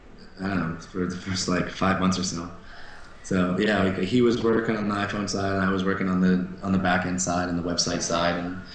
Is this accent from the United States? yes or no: yes; East Coast, United States; now in US West; It's just, you know, we're born and raised in the East Coast, and no one was super excited to move out west.